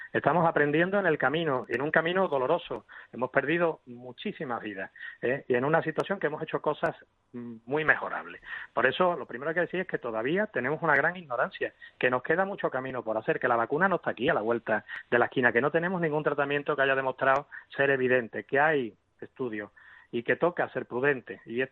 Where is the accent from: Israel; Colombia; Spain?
Spain; como ciudadanos, como pueblo español, el comportamiento ha sido ejemplar.